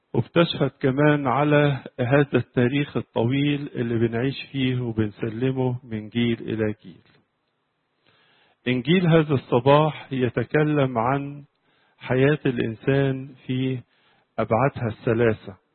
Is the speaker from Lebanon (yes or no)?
no; Egypt; التي اعتقد انها اجمل كنيسه اثريه عندنا في مصر وربما في العالم كله